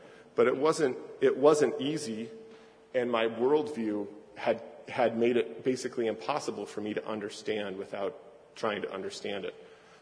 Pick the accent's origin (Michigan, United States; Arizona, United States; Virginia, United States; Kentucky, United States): Arizona, United States; born there; I was born in Arizona